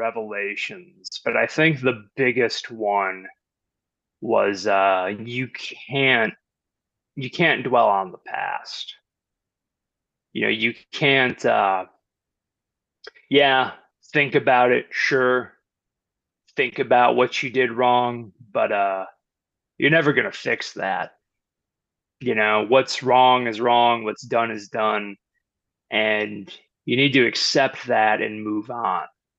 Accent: Pennsylvania, United States; You know, what if I got in shape when I was still in high school? And, you know, I grew up in Pennsylvania.

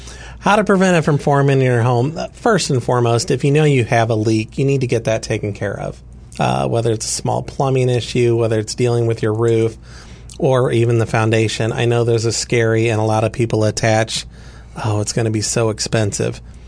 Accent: Herculaneum, Missouri, United States; I grew up in Herculaneum right outside Doe Run Lead.

